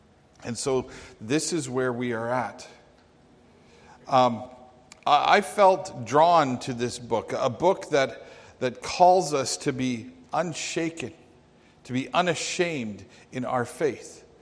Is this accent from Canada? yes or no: yes; Alberta, Canada; However, we are both from Alberta